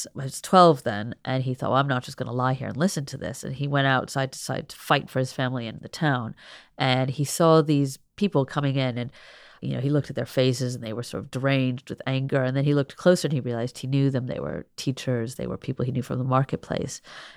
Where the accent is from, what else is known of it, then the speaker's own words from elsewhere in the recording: England, United Kingdom; my grandmother was as French as I am English, which is to say, not very.